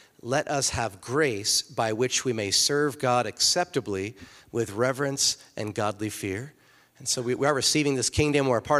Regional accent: East Coast, United States; because I'm from the East Coast and the mafia is really strong there, you know.

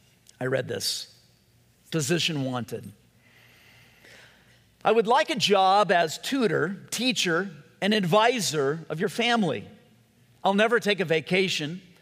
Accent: Whittier, California, United States; Growing up in Whittier, when I was a kid, my dad had this maroon leather recliner.

